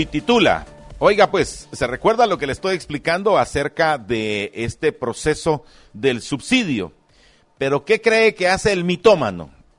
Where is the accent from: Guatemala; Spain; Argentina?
Guatemala